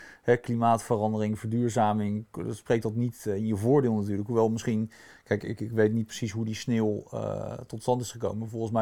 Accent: Netherlands; En in Kierberg komen we als Nederlanders natuurlijk bijzonder graag met de bijbehorende apenski.

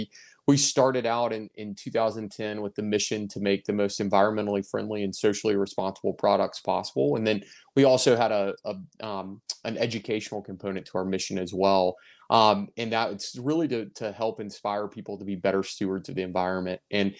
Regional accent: North Carolina, United States; Yeah, so I'm born and raised in North Carolina, and that is where Recover Brands is headquartered as well. So I grew up here, went to college here, moved away for a little while, but then moved back

